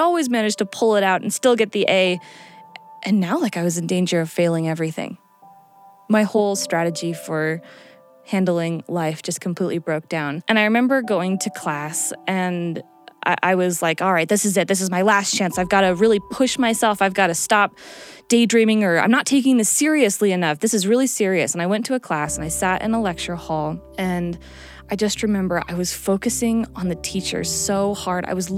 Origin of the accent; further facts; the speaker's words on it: Minnesota, United States; I am from Minnesota. I'm 29.